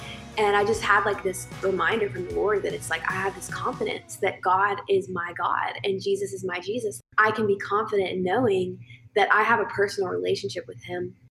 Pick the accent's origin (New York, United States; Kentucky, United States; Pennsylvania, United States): Kentucky, United States; Because I'm from Kentucky, I love super bluegrass country sounds.